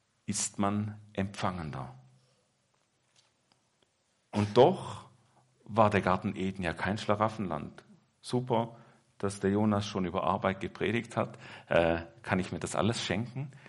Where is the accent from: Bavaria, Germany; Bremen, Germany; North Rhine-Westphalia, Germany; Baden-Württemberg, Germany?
Baden-Württemberg, Germany; also born or lived in Switzerland; ich bin zwar in der Schweiz geboren, aber einen großen Teil meiner Kindheit und Jugendzeit in Deutschland aufgewachsen, und zwar in Süddeutschland bei den Schwaben.